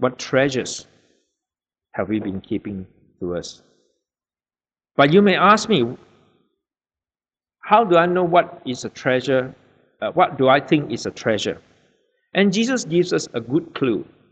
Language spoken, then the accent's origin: English; Malaysia; now in Australia; My first woolen jumper, because you know I come from Malaysia, so I never worn woolen before.